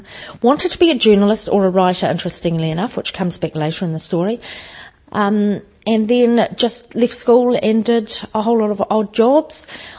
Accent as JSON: {"language": "English", "region": "Wellington", "country": "New Zealand", "tie": "born or raised there", "said": "I am a gay woman. I have been Wellington born and bred. I grew up in Newlands, which was a fairly small dormitory suburb. 1972 was the year I was born."}